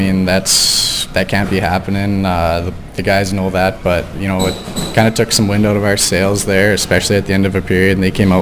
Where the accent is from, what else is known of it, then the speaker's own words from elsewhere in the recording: Lethbridge, Alberta, Canada; I'm from Lethbridge, Alberta.